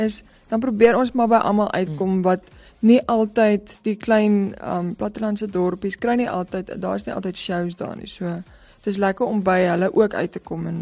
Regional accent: Pretoria, Gauteng, South Africa; also born or lived in Gobabis, Namibia; ons het nou obviously groot geword hier in Pretoria die meeste van ons lewe, maar die dorpie waar ons gebly het in Gobabis in Namibia is ek dink nog kleiner as Piet

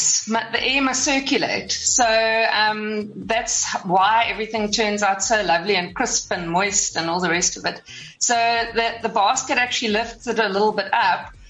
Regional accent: East London, Eastern Cape, South Africa; now in Cape Town, South Africa; Oh, I'm from a little town called East London originally.

